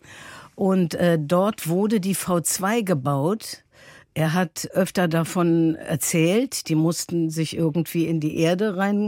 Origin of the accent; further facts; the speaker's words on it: Berlin, Germany; Ich bin Berlinerin. Ich bin in Berlin geboren, 1955. Ich bin quasi 10 Jahre nach dem Krieg geboren.